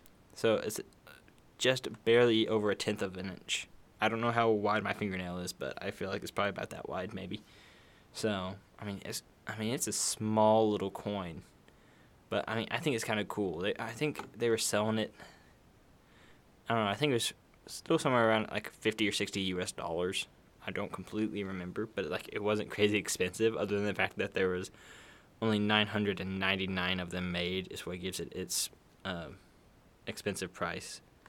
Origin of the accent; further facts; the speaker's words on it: the South, United States; I'm from the South. Everything's food.